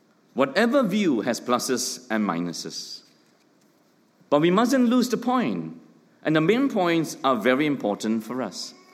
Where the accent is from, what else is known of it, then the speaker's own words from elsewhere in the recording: Tampin, Negeri Sembilan, Malaysia; The Japanese cycled through my hometown, Tampin, which is close to Malacca.